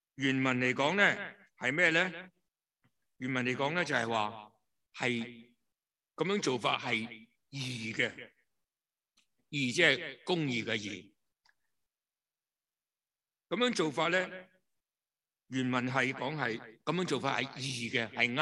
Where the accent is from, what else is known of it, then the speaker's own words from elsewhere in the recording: China; 我们中国人啊，特别这个问题是严重的